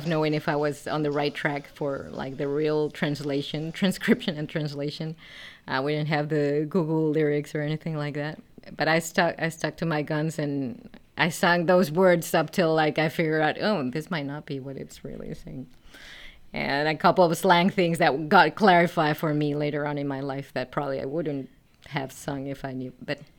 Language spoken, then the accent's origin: English; Madrid, Community of Madrid, Spain; English is a second language; I learned English thanks to my parents and their vision. They put me in the only American school that was in Madrid at the time.